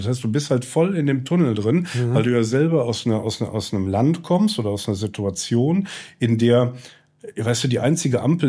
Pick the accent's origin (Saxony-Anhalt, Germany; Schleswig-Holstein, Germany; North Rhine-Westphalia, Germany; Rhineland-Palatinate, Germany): North Rhine-Westphalia, Germany; Brühl; Dann bin ich mit dem Auto in Brühl, meine Heimatstadt, am Bahnhof vorbeigefahren.